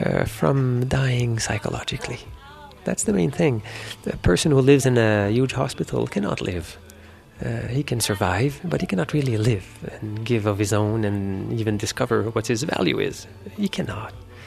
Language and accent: English; Quebec, Canada; I'd go in that house in the outskirts of my hometown in Abitibi, northwestern Quebec.